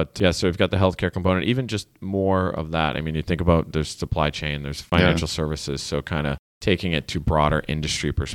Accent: Quincy, Massachusetts, United States; We grew up together in Quincy.

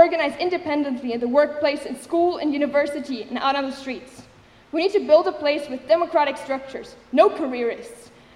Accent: Germany; spreading all the way from the US to my hometown in Germany.

